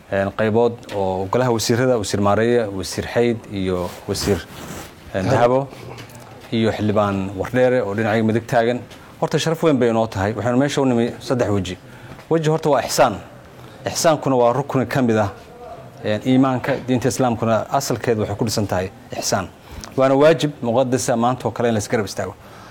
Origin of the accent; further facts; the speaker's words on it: Puntland, Somalia; Anigu Puntland baan ka soo jeedaa